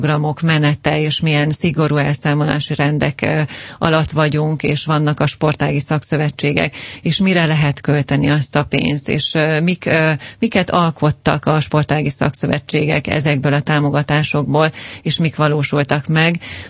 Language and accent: Hungarian; Hungary; mi magyar emberek, akik szeretjük a sportot, szeretjük a focit